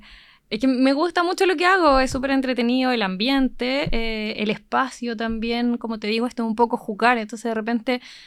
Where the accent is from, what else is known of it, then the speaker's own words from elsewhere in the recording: Temuco, Araucanía, Chile; Yo vengo de Temuco. Yo estudié en la Universidad de la Frontera.